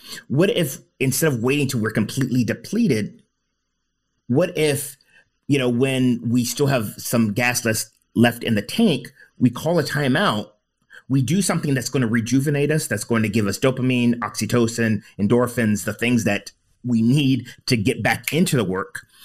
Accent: United States; You know, I grew up in the States and elementary school

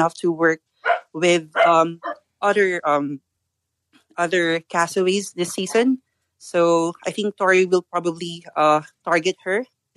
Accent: Philippines; I'm from the Philippines.

